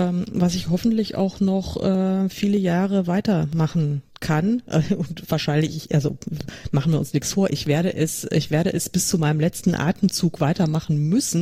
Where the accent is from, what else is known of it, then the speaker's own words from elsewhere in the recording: Frankfurt, Hesse, Germany; meine Heimat. Außerdem ist Frankfurt total praktisch, weil man ganz schnell eigentlich überall ist, weil es so schön mittig liegt und also verkehrsgünstig.